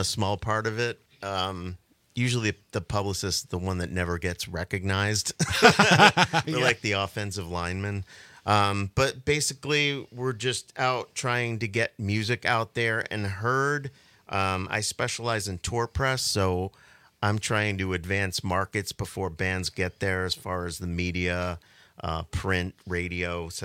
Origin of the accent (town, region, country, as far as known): Long Island, New York, United States; born or raised there